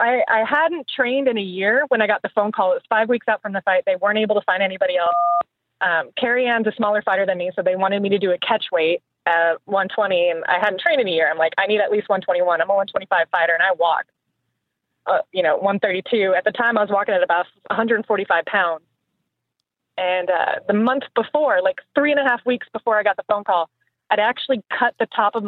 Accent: Ireland; I'm Irish, so if I didn't have bad luck, I wouldn't have any luck at all.

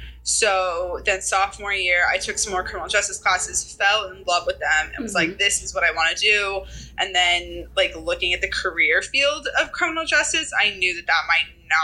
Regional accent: San Diego, California, United States; now in New Jersey, United States; Well, I came from San Diego, California. So definitely a bit different than I moved to New Jersey.

